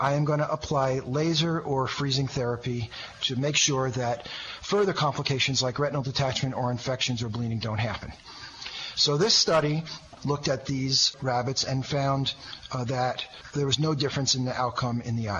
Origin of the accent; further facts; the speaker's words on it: Rancho Mirage, California, United States; is here right in my hometown, which is, you know, in the Southern California Coachella Valley Desert, and we are in Rancho Mirage, California